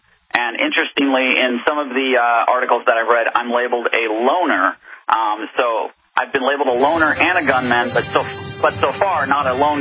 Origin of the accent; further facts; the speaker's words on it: Arizona, United States; moved away as an adult; now in New Hampshire, United States; And I lived in Arizona. I came from Arizona, and I moved to New Hampshire as part of the Free State Project